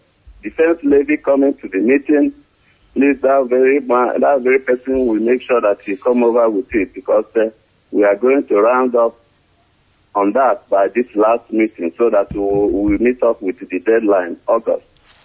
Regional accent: Obo, South East, Nigeria; now in Germany; I'm from Obo, Biafra land

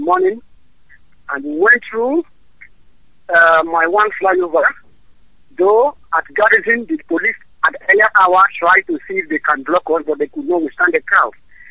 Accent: Rivers, Nigeria; I'm from Ikwiri land.

